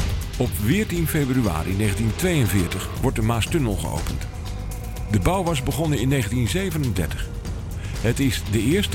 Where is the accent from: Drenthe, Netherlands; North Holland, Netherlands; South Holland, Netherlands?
South Holland, Netherlands; Rotterdam; born there; waarin we vannacht door mijn geboortestad aan het cruisen zijn. Op zoek naar verlichte vensters en volksverhalen. Rotterdam dus.